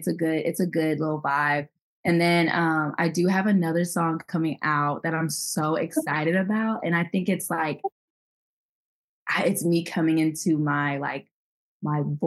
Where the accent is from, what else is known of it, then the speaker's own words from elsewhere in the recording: Nigeria; she's also African and I'm Nigerian.